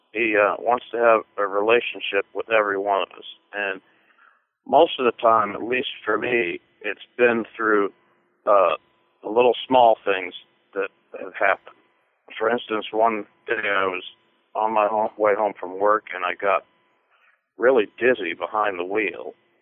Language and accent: English; Louisville, Kentucky, United States; I was born here in Louisville, Kentucky, and raised here.